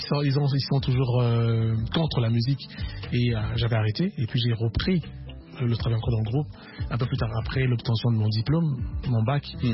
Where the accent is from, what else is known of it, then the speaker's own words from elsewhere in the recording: Kinshasa, DR Congo; je suis un natif de Kinshasa. Du Congo et j'ai grandi à Bandal, à Lingwala